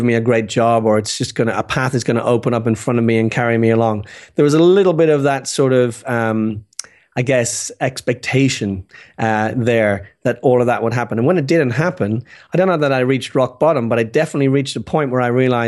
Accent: Dublin, Leinster, Ireland; I grew up in Dublin in Ireland.

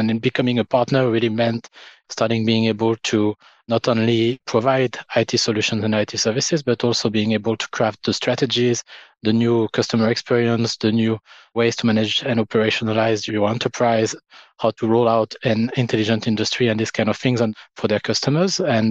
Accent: France; English is a second language; I grew up in France in a very, very small town that I don't think anybody will know

